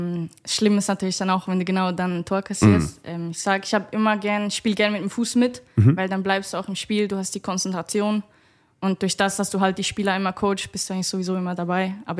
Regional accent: Switzerland; now in Potsdam, Germany; Bei uns in der Schweiz, wir hatten viel weniger technische Sachen.

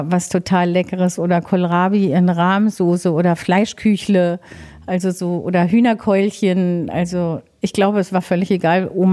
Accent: Medellín, Antioquia, Colombia; ich bin mit 4 Jahren, haben meine Eltern mich mitgenommen nach Kolumbien. Also ich bin gar nicht in Deutschland erstmal aufgewachsen, sondern in Medellin. Und da bin ich aufgewachsen und da habe ich die Esskulturen sozusagen kennengelernt.

